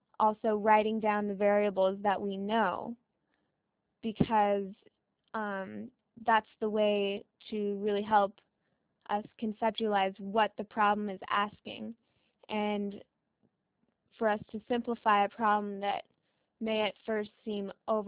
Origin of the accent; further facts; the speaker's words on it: San Diego, California, United States; I was born and raised in San Diego. My parents both went to San Diego State.